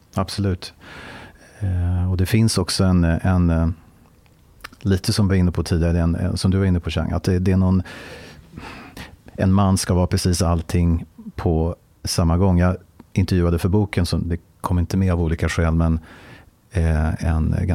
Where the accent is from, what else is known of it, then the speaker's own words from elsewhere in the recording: Stockholm, Stockholm County, Sweden; jag är född och uppvuxen i Stockholm.